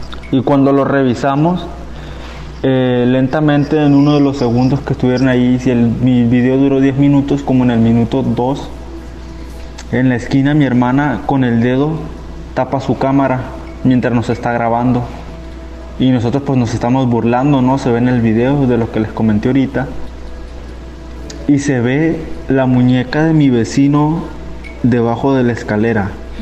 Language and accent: Spanish; Mazatlán, Sinaloa, Mexico; now in Victoria, Canada; Soy mexicano, vivo aquí en Canadá, en la isla Victoria.